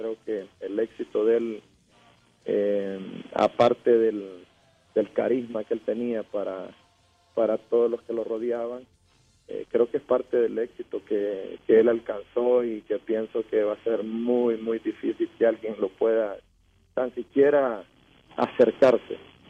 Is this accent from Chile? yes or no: no; Honduras; moved away; seguimos siendo hondureños, y hay que seguir pues apoyando desde aquí a las nobles causas en Honduras